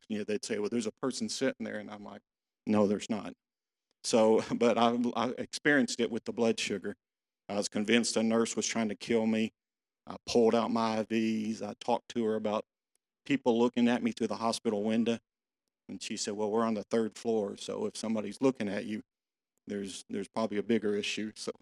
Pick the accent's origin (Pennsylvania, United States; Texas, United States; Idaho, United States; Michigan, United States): Texas, United States; Arlington; born there; I was born here in Arlington in a great family. We didn't have a lot of money, but we had an incredible family, great brothers, mom and dad.